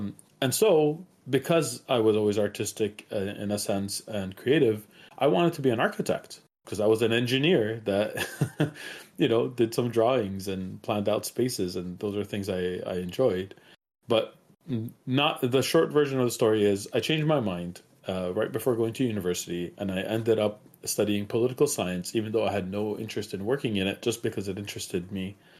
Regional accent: Montreal, Quebec, Canada; also born or lived in Iraq; So I was born in Iraq. Let's start at the beginning. I moved out of there before the Iran-Iraq war. We came to Canada when I was about 5 years old. Been here ever since, in Montreal, Canada specifically.

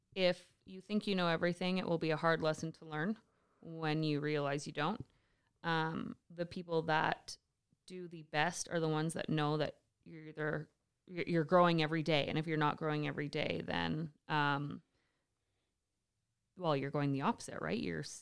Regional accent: Lethbridge, Alberta, Canada; Like, we're from Lethbridge. We know exactly how to deal with wind.

